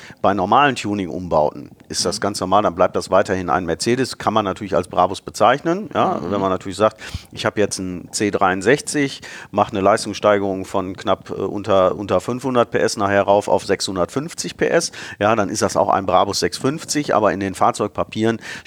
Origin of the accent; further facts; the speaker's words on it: Bottrop, North Rhine-Westphalia, Germany; also born or lived in Karlsruhe, Germany; Ich habe auch mal für 2 Jahre als Kind in Karlsruhe gelebt, aber eigentlich war ich immer Bottroper Jung, wie man so schön sagt. Bin in Bottrop geboren, meine Familie kam dort her.